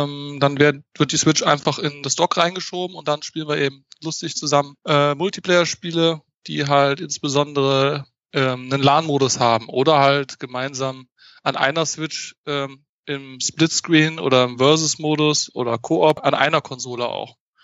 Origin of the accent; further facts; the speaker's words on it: Mönchengladbach, North Rhine-Westphalia, Germany; Diese feste Location wird auf jeden Fall in Mönchengladbach sein. Das ist meine Heimatstadt. Das ist da, wo ich halt herkomme, wo in der Umgebung, wo halt auch die meisten unserer Mitglieder, sage ich jetzt mal, herkommen. Das ist ja in Nordrhein-Westfalen, in der Nähe von Düsseldorf